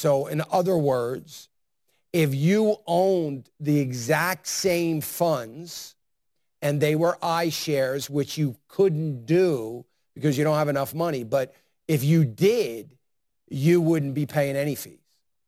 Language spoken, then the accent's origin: English; Philadelphia, Pennsylvania, United States; I'm from the East. I'm from the East. I'm from the Philadelphia area.